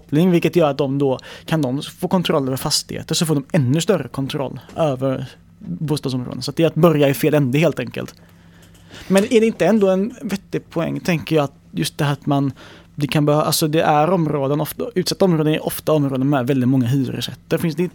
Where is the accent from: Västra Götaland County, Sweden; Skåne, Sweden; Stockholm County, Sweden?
Västra Götaland County, Sweden; Gothenburg; Jag är själv uppvuxen delvis i Rannebergen